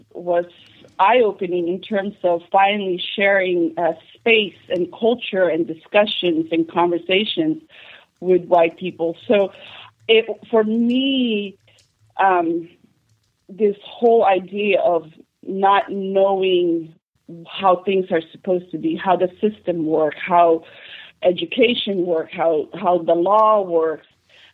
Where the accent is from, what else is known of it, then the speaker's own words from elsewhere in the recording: Manila, Metro Manila, Philippines; now in Los Angeles, United States; I was born in the Philippines, and our economic reality was dire, and we, like many people, came to this country to get a better life. And I went from, you know, Manila slums to inner city Los Angeles